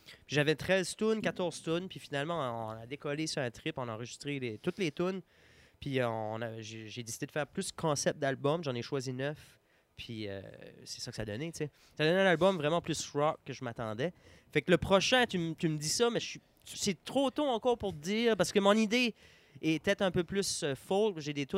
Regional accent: Le Goulet, Canada; il y a une des chums à ma blonde qui pensait que … au début. Elle avait pas catché que je venais du Goulet, tu sais.

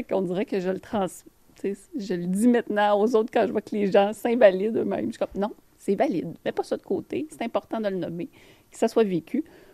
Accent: Pointe-aux-Trembles, Quebec, Canada; Moi, je suis originaire de Pointe-aux-Trembles.

